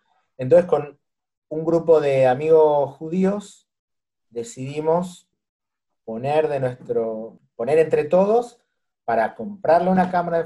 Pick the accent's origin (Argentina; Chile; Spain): Argentina; argentinos, dándole la bienvenida a este país de inmigrantes